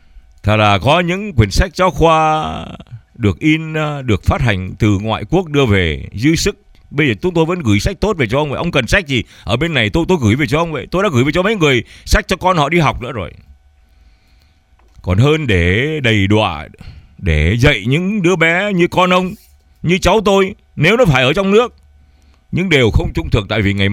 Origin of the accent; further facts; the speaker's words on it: Nam Dinh, Nam Dinh Province, Vietnam; born there; moved away; tôi sinh ra tại Nam Định mà, nếu tôi không phải có những cái chuyện gì, bố tôi không bị đưa ra ô tô vì chủ điền gì đó, thì tôi cũng ở lại miền Bắc, lớn lên miền Bắc như ông vậy chứ.